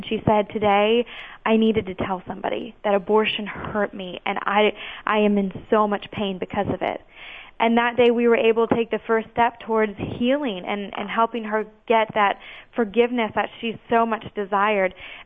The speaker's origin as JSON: {"language": "English", "region": "Indiana", "country": "United States", "tie": "born or raised there", "moved": "as an adult", "lives_now": "Chicago, United States", "said": "I grew up in Indiana and moved to Chicago later after when I went to college."}